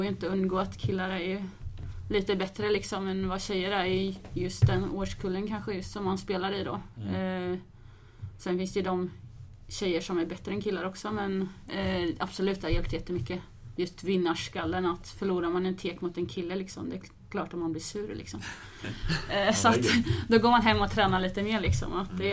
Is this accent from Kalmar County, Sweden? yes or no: yes; Vimmerby, Kalmar County, Sweden; also born or lived in Ramnes; En liten byhåla. Så att, men ja, började spela innebandy i Vimmerby, nere i Småland.